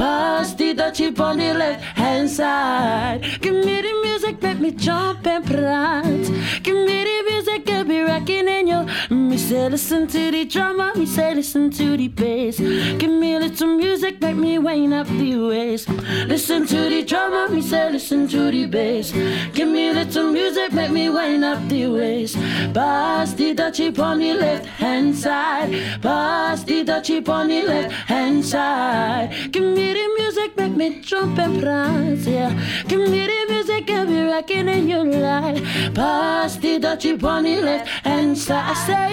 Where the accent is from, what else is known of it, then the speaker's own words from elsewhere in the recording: Auckland, New Zealand; we're from South Auckland, Pukekohe and Te Puaha Waikato.